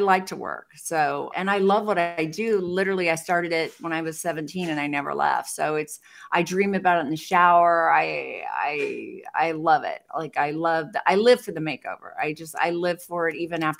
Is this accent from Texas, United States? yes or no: no; Indiana, United States; here's the crazy thing is I was from Indiana